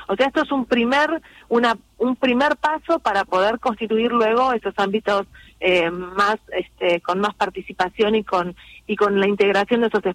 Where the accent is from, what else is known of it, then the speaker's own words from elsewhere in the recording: Argentina; nosotros como Argentina, como país